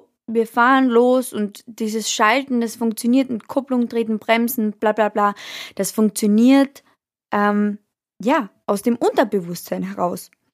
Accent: Austria; bei uns in Österreich ist es so

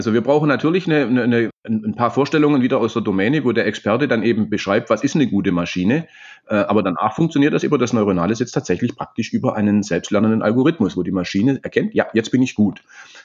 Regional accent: Baden-Württemberg, Germany; Süddeutschland, wo ich herkomme, das hört man meinem Zungenschlag wahrscheinlich an, so zwischen Reutlingen und Crailsheim

